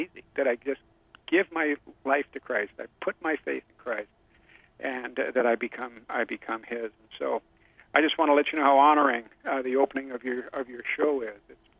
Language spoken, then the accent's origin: English; New Jersey, United States; Well, actually, New Jersey, about as far away from Hawaii as you can get and still be in the United States.